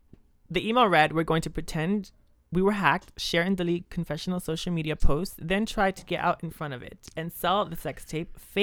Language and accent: English; New York City, New York, United States; We're native New Yorkers, so we have a lot to say.